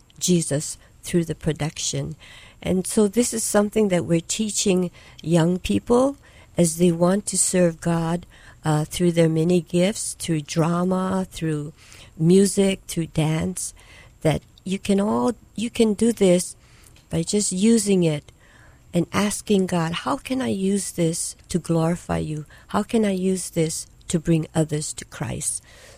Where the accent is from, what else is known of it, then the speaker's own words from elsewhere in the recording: Waipahu, Hawaii, United States; English is a second language; also born or lived in Japan; because English is my second language. I'm born in Japan. Another language is Pidgin English, because I was raised in Waipahu